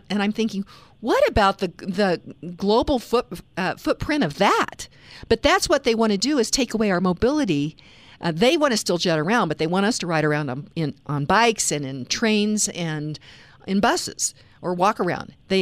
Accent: Kansas, United States; I am from Western Kansas, a farming, ranching community.

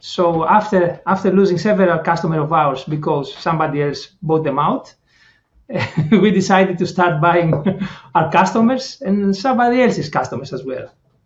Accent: Greece; I'm from Greece originally.

